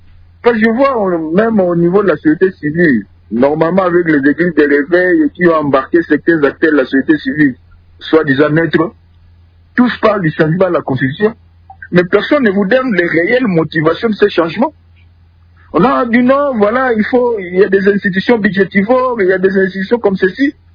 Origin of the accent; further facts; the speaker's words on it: DR Congo; chez nous, en RDC